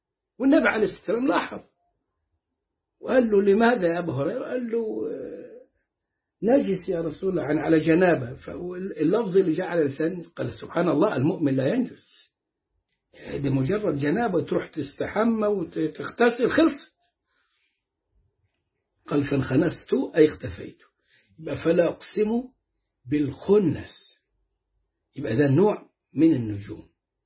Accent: Egypt; واحنا كنا كمصريين و وفلاحين ولا صعيدا

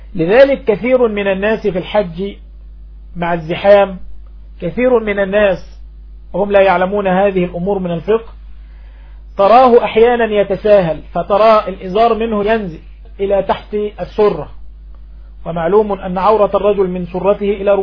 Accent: Egypt; accent: Egyptian; زي ما بنقول في لهجتنا المصرية القبقاب الشبشب

